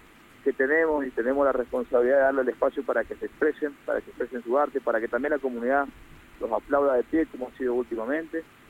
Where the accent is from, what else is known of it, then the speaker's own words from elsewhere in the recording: Maipú, Mendoza, Argentina; de entendernos como maipucinos, como mendocinos, como argentinos